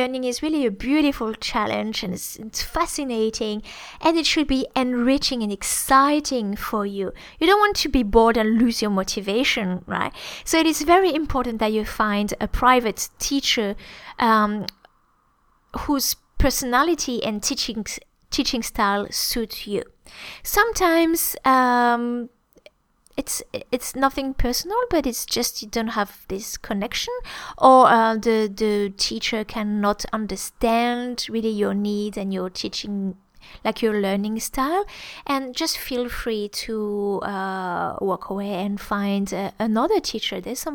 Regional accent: France; I always send a monthly recording in French with a little story about me or about growing up in France.

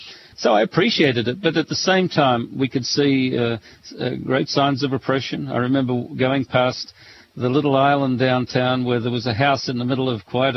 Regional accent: Australia; Well, it was wonderful for me because I'm an Australian

